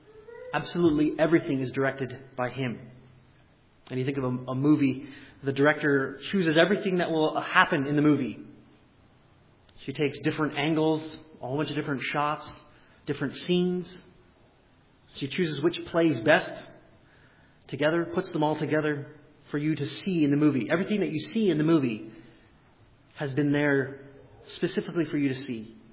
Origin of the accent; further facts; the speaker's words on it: Alberta, Canada; I mean, I'm from Alberta